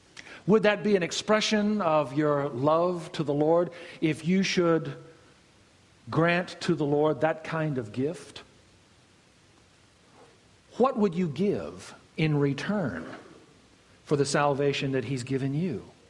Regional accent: United States; We as Americans give more. As American Christians, we give more to our government through taxes and all the other kinds of things.

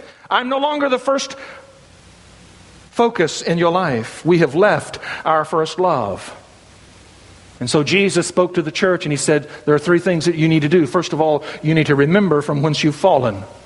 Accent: Bible Belt, United States; I came from the Bible Belt. I came out to California. I didn't know what I was going to get myself into.

